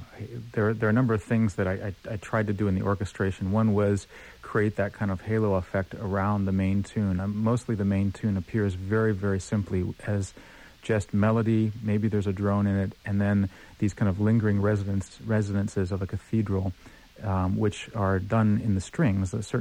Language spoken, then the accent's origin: English; Houston, Texas, United States; My hometown is Houston, Texas, and that's where a lot of things are happening as a result of this as well.